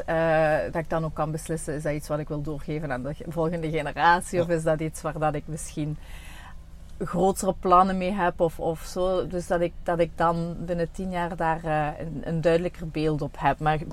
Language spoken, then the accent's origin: Dutch; Bree, Limburg, Belgium; Ik ben geboren en getogen in Bree. Mm-hmm. Ik ben 40 jaar. Ik woon ondertussen niet meer in Bree